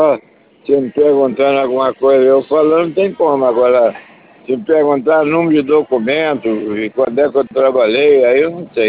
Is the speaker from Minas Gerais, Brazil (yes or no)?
yes; Minas Gerais, Brazil; eu sou mineiro, vim de lá para cá